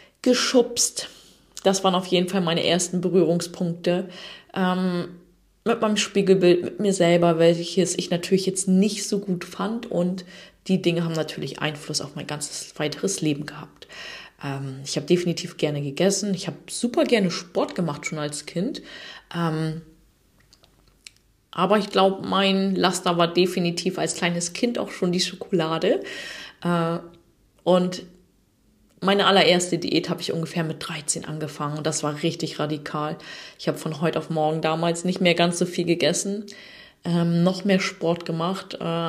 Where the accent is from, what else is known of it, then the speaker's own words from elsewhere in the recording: Germany; ich komme aus der Nähe von Bremen, bin 85er Baujahr